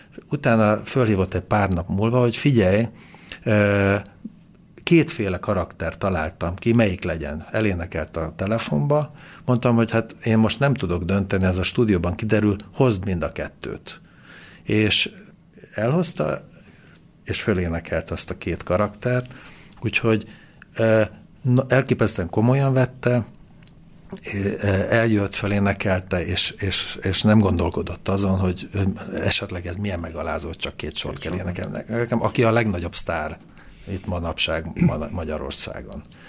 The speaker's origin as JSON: {"language": "Hungarian", "region": "Transylvania", "country": "Romania", "said": "Van. Én is székely vagyok egyébként."}